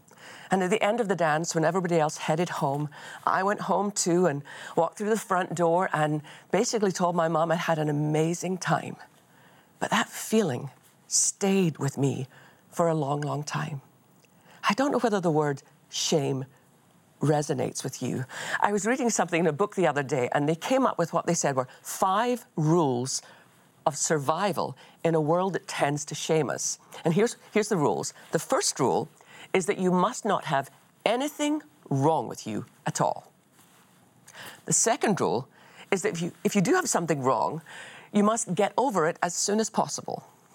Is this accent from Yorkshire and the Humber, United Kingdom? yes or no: no; Scotland, United Kingdom; accent: Scottish; now in Texas, United States; And I hope that between that and my Scottish accent, you're able to make out what I'm actually saying.